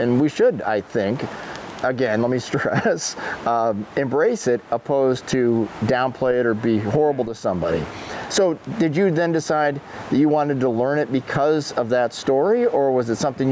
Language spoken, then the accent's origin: English; Ireland; Like, I'm Irish, right? So obviously, I like potatoes.